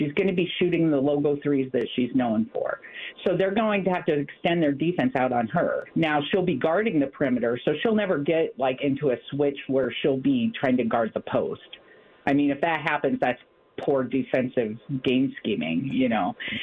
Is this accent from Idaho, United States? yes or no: no; Iowa, United States; I grew up in Iowa, played girls basketball until I started following Iowa men's basketball as a junior high student